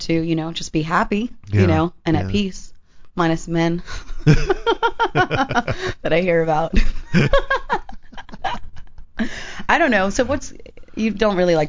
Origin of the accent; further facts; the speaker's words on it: Miami, Florida, United States; Driven through. I'm actually from Miami.